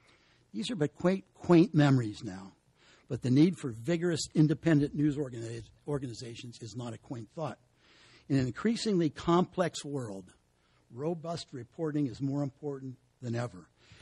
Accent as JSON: {"language": "English", "region": "West Virginia", "country": "United States", "tie": "born or raised there", "said": "because I sometimes miss my hometown back in West Virginia, I'd subscribe to my local newspaper where I grew up."}